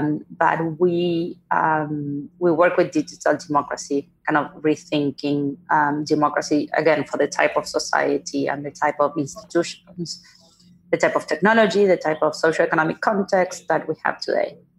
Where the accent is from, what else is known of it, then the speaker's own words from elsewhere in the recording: Argentina; now in United States; I was born and raised in Argentina. I now live in the United States.